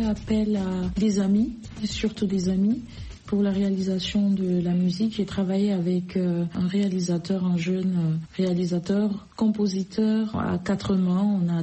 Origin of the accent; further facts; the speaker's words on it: Anglophone Cameroon, Cameroon; Même si j'ai grandi au Cameroun, par exemple, dans un contexte plutôt bilingue, tantôt anglophone, tantôt francophone, ou très souvent francophone, mais je suis originaire de la partie du Cameroun anglophone.